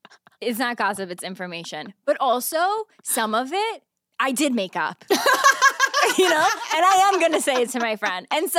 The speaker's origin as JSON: {"language": "English", "town": "Albany", "region": "New York", "country": "United States", "tie": "born or raised there", "said": "Boots on the ground in Albany. I need the gossip from my hometown."}